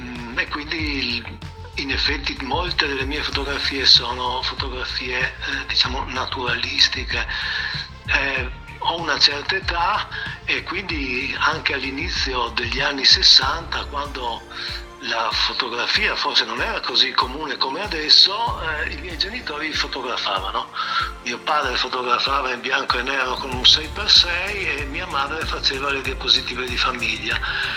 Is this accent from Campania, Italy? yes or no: no; Trieste, Friuli-Venezia Giulia, Italy; born there; now in Udine, Italy; io sono un geologo triestino, sono nato a Trieste, mi sono laureato all'Università di Trieste in geologia, poi per problemi di famiglia, per questione di famiglia mi sono trasferito ormai da 30 anni a Udine.